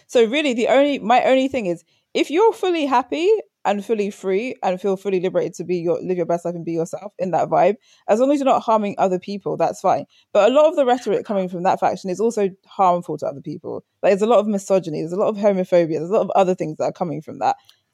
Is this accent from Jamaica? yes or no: yes; Jamaica; I'm a Jamaican, I believe in Obia. I believe in spirits.